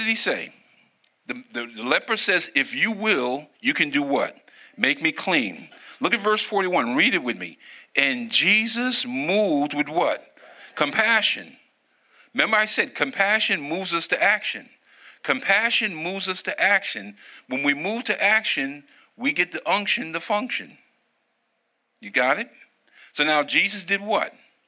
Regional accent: New York City, New York, United States; You know, because I grew up in New York City, and Robert can attest this on the train.

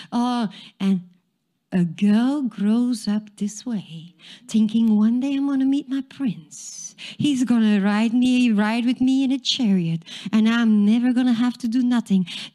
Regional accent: Texas, United States; A cowboy is a we're from Texas. I know in New York you it's a different story here

